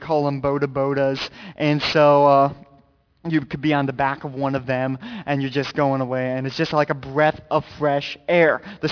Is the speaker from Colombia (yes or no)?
no; Uganda; moved away as an adult; now in United States; I grew up in Uganda as a missionary kid. I lived there for 15 years, came back to the States when I was 18.